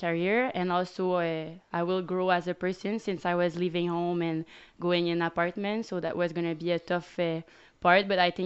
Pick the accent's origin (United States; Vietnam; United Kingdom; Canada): Canada; Saint-Augustin-de-Desmaures, Quebec; Okay, so I'm from Saint-Augustin-de-Desmaures. It's next to Quebec City.